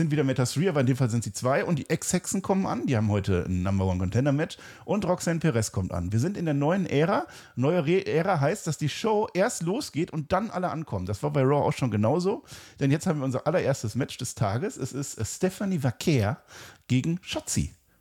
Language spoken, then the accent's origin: German; Germany; ich bin Deutscher und ich sage Mensaha, das H ist heilig in dem Fall